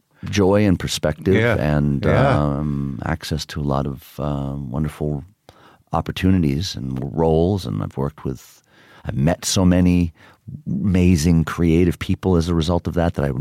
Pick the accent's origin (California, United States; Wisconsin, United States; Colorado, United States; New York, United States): New York, United States; Queens; I mean, I think growing up in Queens, it was very important to me not to change in the wrong ways.